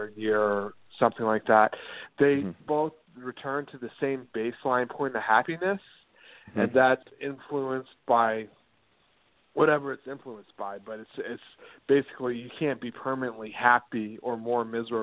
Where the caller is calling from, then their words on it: Jacksonville, United States; Hello, this is … from Jacksonville.